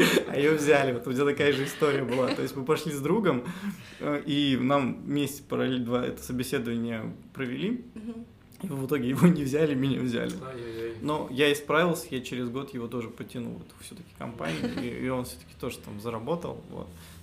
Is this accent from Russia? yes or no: no; Astana, Kazakhstan; ну, я из Астаны, Казахстана.